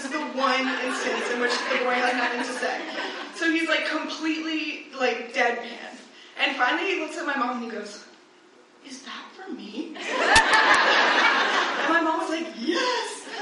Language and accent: English; Atlanta, Georgia, United States; I grew up in Atlanta, so we would drive the many, many hours from Atlanta to St. Louis.